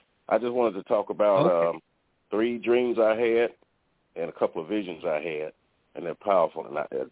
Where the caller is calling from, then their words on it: Forest City, Arkansas, United States; I'm calling from Forest City, Arkansas, and I know who I am as a people.